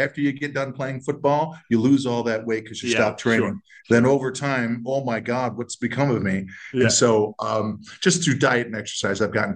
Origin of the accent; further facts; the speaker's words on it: New York, United States; I grew up in Western New York, so